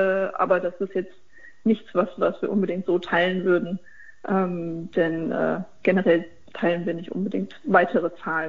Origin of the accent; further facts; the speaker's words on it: Hesse, Germany; Na, als Hessin kann es nur die Eintracht sein.